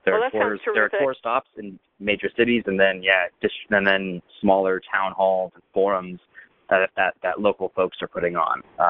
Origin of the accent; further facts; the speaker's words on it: New York, United States; as a New Yorker, I'm not as connected to the land as I would like to be